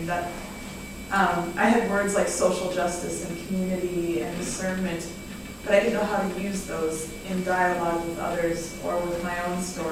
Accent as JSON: {"language": "English", "town": "Chicago", "region": "Illinois", "country": "United States", "said": "I'm from Chicago."}